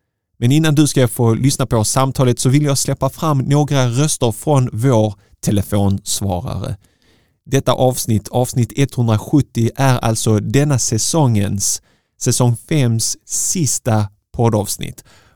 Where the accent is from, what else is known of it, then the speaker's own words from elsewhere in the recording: Malmö, Skåne, Sweden; Precis som … född och uppväxt i Malmö.